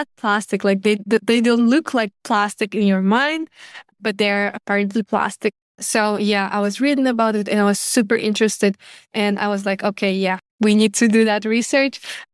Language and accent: English; Kazakhstan; English is a second language; now in Germany; Yeah, actually, I'm from Kazakhstan originally, but currently I'm in Germany.